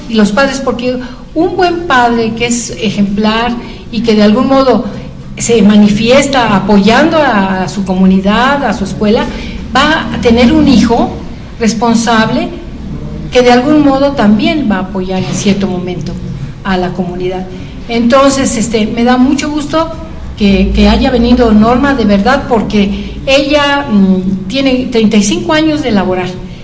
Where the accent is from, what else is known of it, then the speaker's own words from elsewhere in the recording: Huauchinango, Puebla, Mexico; en el caso de mi pueblo, de Huauchinango, en las aulas